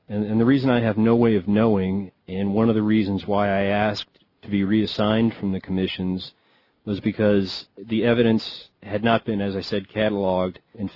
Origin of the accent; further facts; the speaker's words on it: United States; I am an American first person from the day I was born almost.